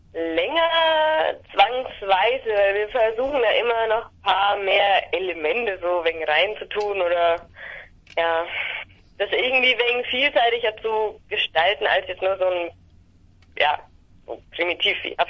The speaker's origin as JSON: {"language": "German", "region": "Bavaria", "country": "Germany", "said": "als Gastband in Bad Kissingen bei uns in Unterfranken."}